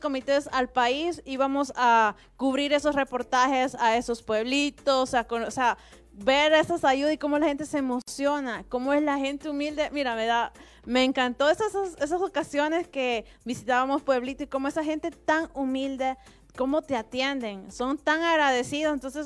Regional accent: El Salvador; now in United States; yo como salvadoreña, estando aquí en los Estados Unidos

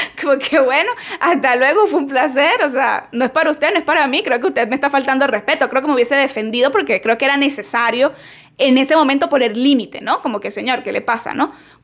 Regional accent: Venezuela; Saben que yo soy venezolana, vivo en Venezuela todavía.

